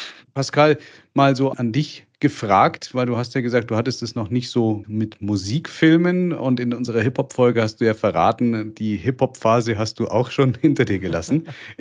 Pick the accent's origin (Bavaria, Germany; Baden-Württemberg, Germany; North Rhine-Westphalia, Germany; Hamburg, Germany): North Rhine-Westphalia, Germany; wie man bei uns im Ruhrgebiet sagt